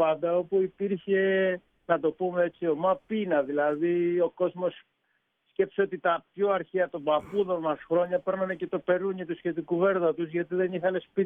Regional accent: Vathy, Ionian Islands, Greece; Ναι, ναι, εγώ είμαι εδώ από το Βαθύ, από το κέντρο του νησιού.

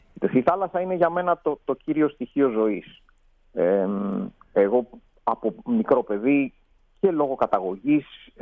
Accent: Greece; ήμουνα στο εξωτερικό, που ήμουνα τα περισσότερα χρόνια της ζωής μου μέχρι τώρα, παρά στο εσωτερικό, αν και γεννήθηκα και μεγάλωσα στην Ελλάδα

